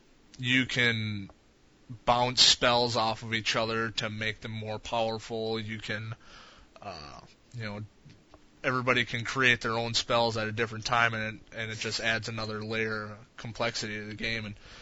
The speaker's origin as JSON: {"language": "English", "country": "United States", "said": "Sorry, I am American."}